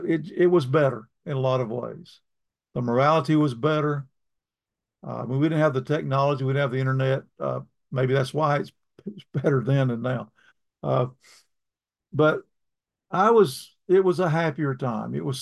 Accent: North Carolina, United States; born there; Cindy was born in Minnesota. I was born in North Carolina.

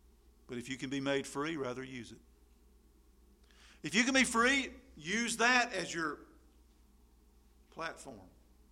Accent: Tryon, North Carolina, United States; I'm from Tryon, North Carolina. I've never desired to revoke my birthplace. I mean, it's still a nice place. I'm still proud to be from there.

